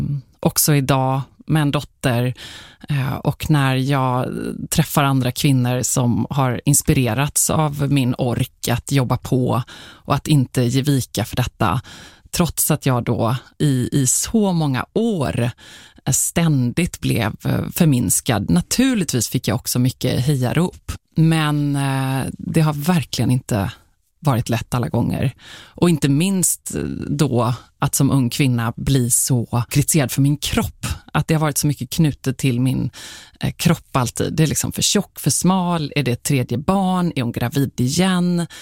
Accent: Gothenburg, Västra Götaland County, Sweden; mitt flickrum stod kvar länge hemma i Göteborg hos mamma och pappa.

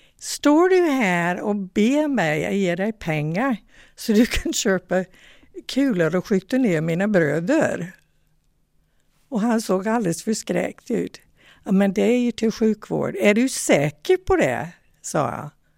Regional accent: Tallahassee, Florida, United States; accent: Southern; Swedish is a second language; Jag är född i Tallahassee, Florida. Det är huvudstaden.

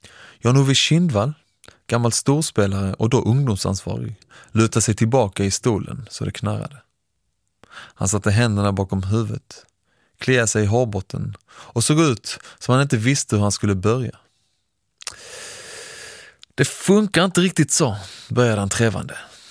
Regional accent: Lund, Skåne, Sweden; och precis som det låter kommer jag från Skåne. Närmare bestämt Lund, lärdomstaden, den lilla storstaden för det bildade och kloka.

